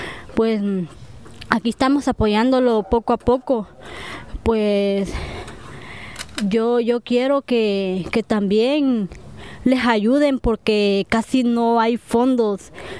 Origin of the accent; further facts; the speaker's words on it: Honduras; moved away as an adult; soy de Honduras. Pues yo vengo de mi país para vivir una vida mejor.